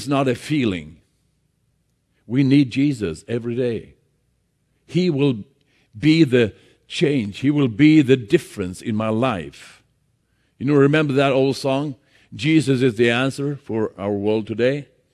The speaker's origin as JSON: {"language": "English", "country": "Sweden", "second_language": "English", "said": "I was in Los Angeles on a full gospel business breakfast, and they heard that we came from Sweden"}